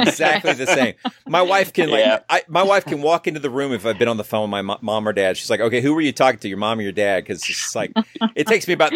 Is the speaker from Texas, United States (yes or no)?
no; Georgia, United States; but I'm from Georgia and we're all almost the same age.